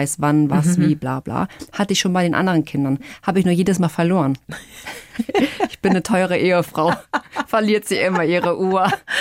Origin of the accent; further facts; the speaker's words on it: Portugal; Nicht ganz da, wo ich herkomme, aber in der Nähe. Was heißt in der Nähe? Portugal ist so klein, das ist ja alles in der Nähe.